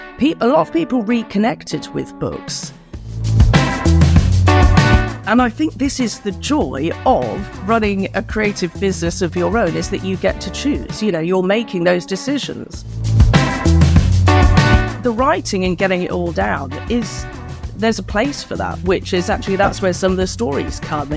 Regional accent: Wales, United Kingdom; born there; I mean, I was born in Wales, actually

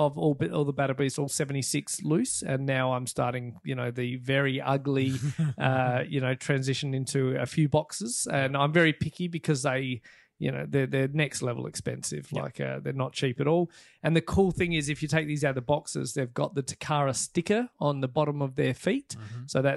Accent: Australia; me being a Aussie and a patriotic Australian animal fan

